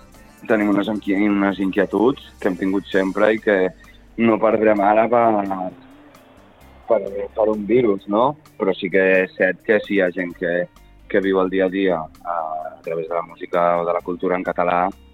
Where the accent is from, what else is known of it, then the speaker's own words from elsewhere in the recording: Sabadell, Catalonia, Spain; som de Sabadell, des del centre de la Creu Alta hi ha un altre Sabadell molt diferent.